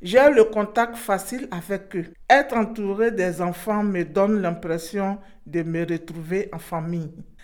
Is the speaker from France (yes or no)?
no; Côte d’Ivoire; je suis ivoirienne, j'ai 39 ans et je suis moi-même orpheline. J'ai donc grandi dans différents orphelinats.